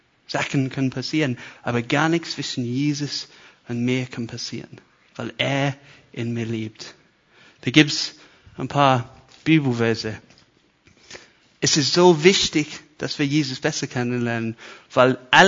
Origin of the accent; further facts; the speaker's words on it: United Kingdom; German is a second language; jetzt finde ich diesen Teil als Brite, ich bin ganz sarkastisch, weil ich Brite bin, okay?